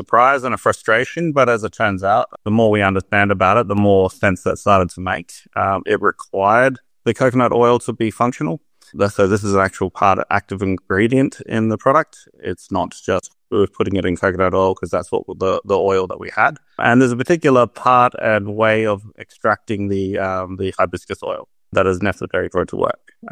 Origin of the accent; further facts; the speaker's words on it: Cook Islands; because I grew up in the Cook Islands and played sport and played competitive rugby and professional rugby